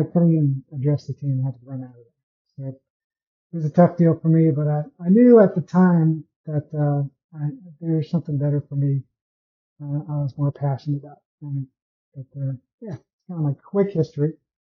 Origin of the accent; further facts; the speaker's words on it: Austin, Texas, United States; And back in those days, I grew up in Austin, Texas. I was able to watch Justin Leonard and Ben Crenshaw a lot.